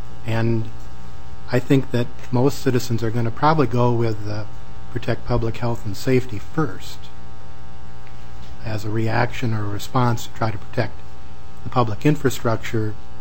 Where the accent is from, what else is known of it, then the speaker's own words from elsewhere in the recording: Minnesota, United States; I grew up in Greater Minnesota. I went to a high school class of 26 people near a town of 300.